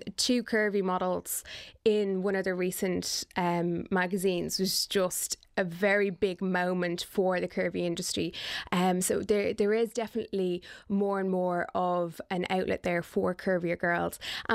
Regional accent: Ireland; as an Irish model, to be able to showcase the Irish talent we have here as well

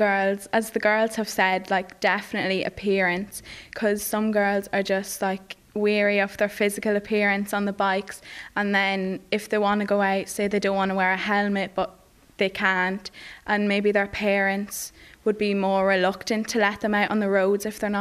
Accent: Carrick, Ireland; I'm 16 and I'm from Carrick.

